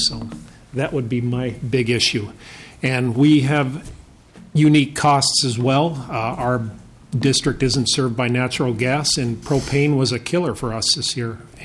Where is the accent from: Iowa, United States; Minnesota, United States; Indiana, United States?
Minnesota, United States; Holdingford; I'm from Holdingford. I'm the superintendent up there. We're famous for the lunch ladies that won the Powerball back in 2001.